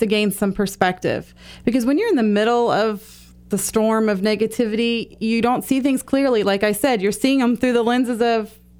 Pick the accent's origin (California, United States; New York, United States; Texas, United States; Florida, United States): Florida, United States; You know, we're from Florida and I'm not really a snow fan, so I don't want to make snowballs.